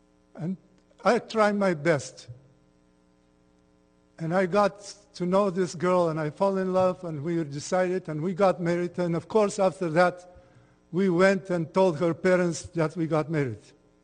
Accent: Bulgaria; I was born in Bulgaria in the family of a pastor and grew up admonished and taught in the faith of Jesus Christ.

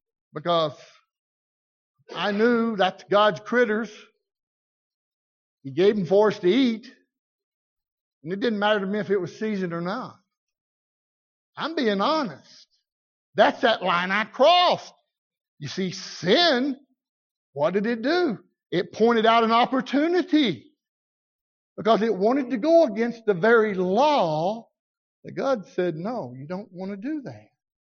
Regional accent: the South, United States; I'm from the South. I don't have a problem with it.

